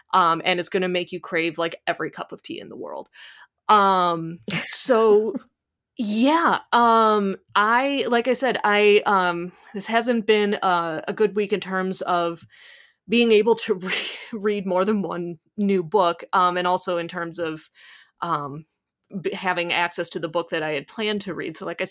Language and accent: English; Midwest, United States; accent: Midwestern; but my Midwestern accent's coming through, Aunties.